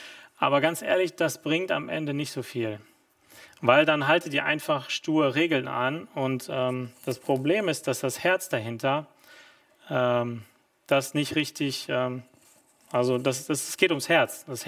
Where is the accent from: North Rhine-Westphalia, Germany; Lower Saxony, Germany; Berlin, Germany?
Berlin, Germany; Ursprünglich bin ich eigentlich groß geworden in Berlin.